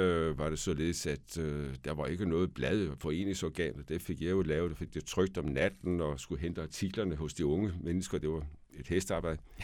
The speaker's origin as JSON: {"language": "Danish", "region": "Region of Southern Denmark", "country": "Denmark", "said": "mine forældre, de var egentlig friskole derovre på Hinson, oppe nord for Kerteminde. Og jeg stammer derovre fra Fyn."}